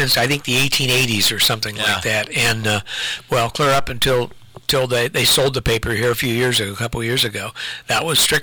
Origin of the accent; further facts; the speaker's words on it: Lucasville, Ohio, United States; I grew up in Lucasville. We used to think traveling to Columbus was an all-day trip, which it was.